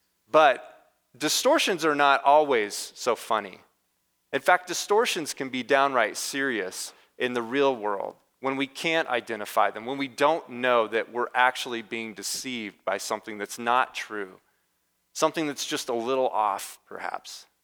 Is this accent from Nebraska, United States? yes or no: yes; Nebraska, United States; Some of you know this already, but I'm from Northwest Nebraska, and some people call it the Promised Land.